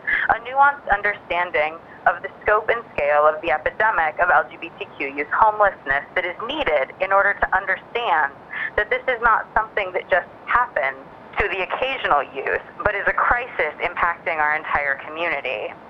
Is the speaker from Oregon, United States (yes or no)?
yes; Oregon, United States; now in Brooklyn, United States; I'm a queer author based in Brooklyn, New York. I grew up in Oregon